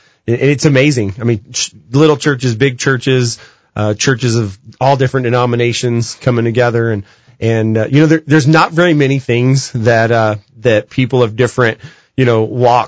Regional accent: Albuquerque, New Mexico, United States; also born or lived in Texas; And I grew up here in Albuquerque, have a heart for our city, moved away and went to Bible school in Texas

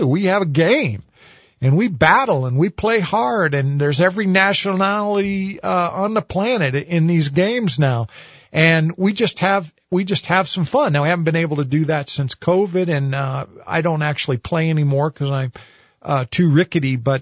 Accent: Albuquerque, New Mexico, United States; I grew up in Albuquerque in the Northeast Heights.

